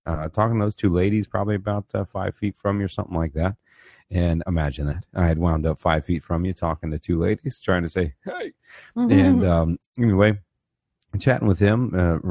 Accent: Arizona, United States; I'm from Arizona, by the way

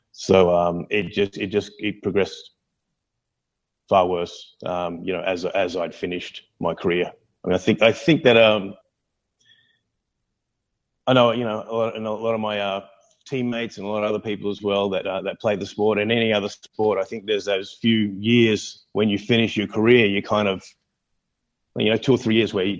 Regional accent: Mackay, Queensland, Australia; I grew up in Australia, a small country town called Mackay. Beautiful place. It's not unlike Florida, actually.

